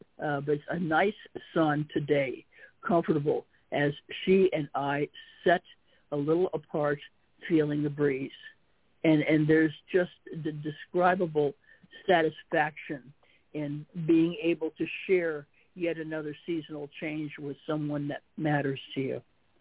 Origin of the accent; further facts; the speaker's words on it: Chicago, Illinois, United States; Well, I'm a Midwesterner. So Michigan is a neighbor. I'm from Chicago.